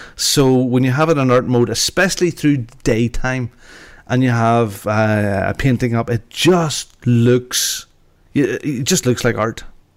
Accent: United Kingdom; So, you got to know them and personalities, and we're British, and we'll get you there eventually

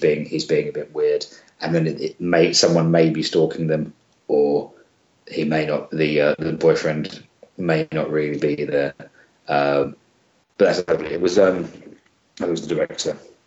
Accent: England, United Kingdom; I'm telling you, as an Englishman.

